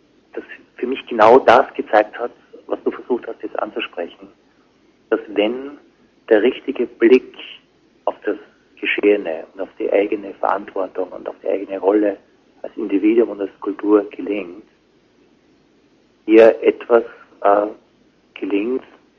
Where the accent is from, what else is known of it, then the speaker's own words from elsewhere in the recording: Austria; ich sage es eben auch gerade bewusst als Österreicher, wo das leicht anders ist